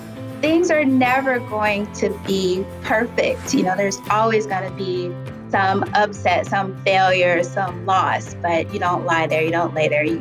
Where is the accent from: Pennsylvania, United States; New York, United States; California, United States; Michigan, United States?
Michigan, United States; Detroit; also born or lived in Baltimore; So I was born in Baltimore and I was raised in Detroit.